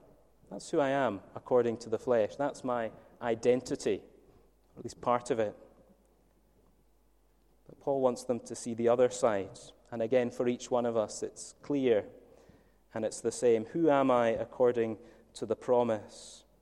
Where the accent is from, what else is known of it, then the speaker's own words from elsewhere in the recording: Scotland, United Kingdom; I'm Scottish. I've got three siblings.